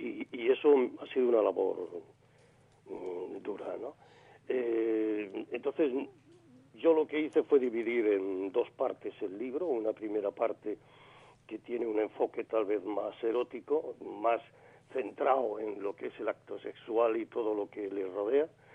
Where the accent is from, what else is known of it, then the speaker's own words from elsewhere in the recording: Madrid, Community of Madrid, Spain; now in Granada, Spain; yo vengo de Madrid rebotado. Soy granadino, pero he vivido siempre en Madrid, me he educado allí, he trabajado allí en Televisión Española. Y me prejubiló Televisión, me vine a mi tierra a vivir y aquí estoy